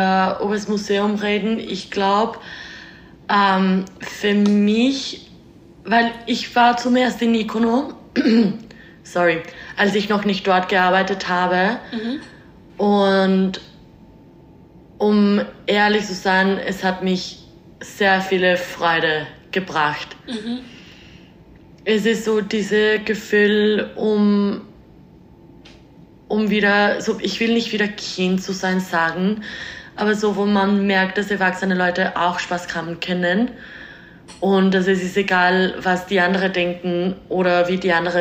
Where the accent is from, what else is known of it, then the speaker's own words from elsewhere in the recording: Mexico; German is a second language; now in Vienna, Austria; ich komme aus Mexiko, ich wohne seit 11 Jahren in Wien